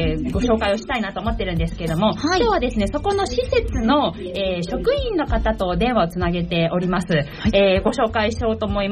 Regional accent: Kawasaki, Kanagawa, Japan; 川崎育ち

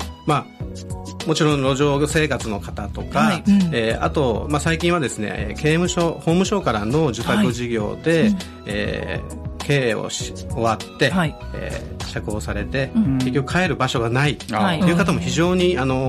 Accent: Osaka, Japan; 私地元が大阪なので

